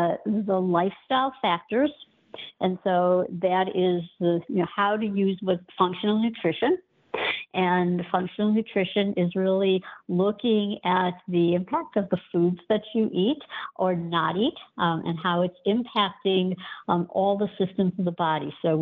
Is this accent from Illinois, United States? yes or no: yes; Chicago, Illinois, United States; You know, I'm from Chicago, so deep dish pizza, we're very sentimental about that.